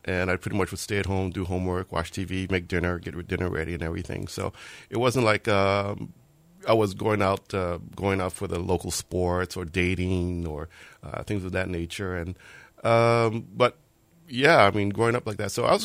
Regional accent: Honolulu, Hawaii, United States; I grew up here in Honolulu. Salt Lake is where I live right now. So basically, I guess you could say that, yeah, Hawaii is my home.

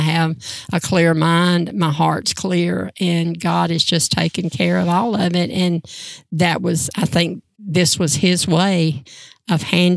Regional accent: South Carolina, United States; also born or lived in New York; I was born in Manhattan, New York. And when I was 6 weeks old, mom had dad bring she and I home to South Carolina.

